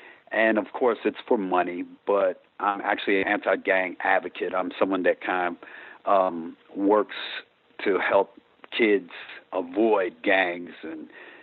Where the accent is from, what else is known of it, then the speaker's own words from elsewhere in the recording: Elgin, Illinois, United States; born there; I'm not originally from Rockford. I was born in outside Chicago in Elgin.